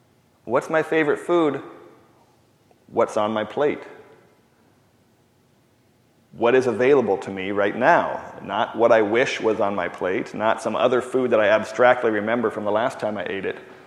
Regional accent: United States; because I'm American.

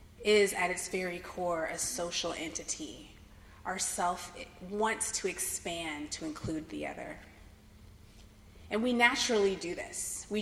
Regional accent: California, United States; also born or lived in New Hampshire; but I grew up in California, like it says in my bio, but I actually went to boarding school in New Hampshire

